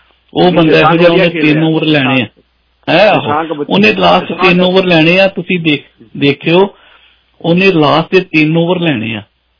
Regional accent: Punjab, India; ਮੈਂ ਤਾਂ ਪੰਜਾਬ ਦੇ ਬੰਦਾ

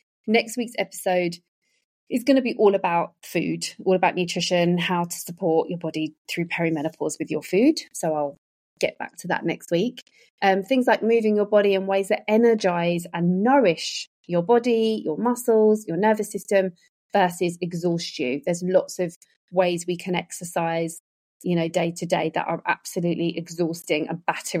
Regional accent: United Kingdom; We, as typical British as well, we'll say no

